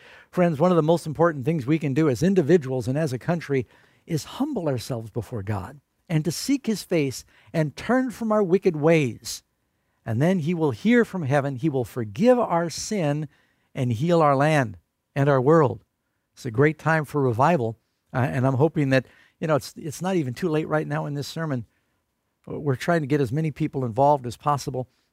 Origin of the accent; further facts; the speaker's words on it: New York City, New York, United States; I grew up in New York City. We barely speak English where I grew up.